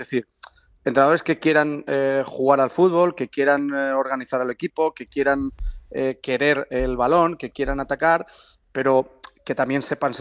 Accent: Valencia, Valencian Community, Spain; yo por ejemplo soy de Valencia

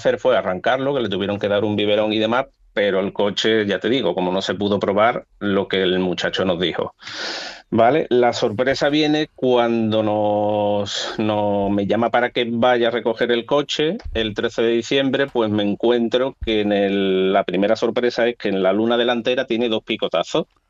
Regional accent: Seville, Andalusia, Spain; Yo soy de Sevilla

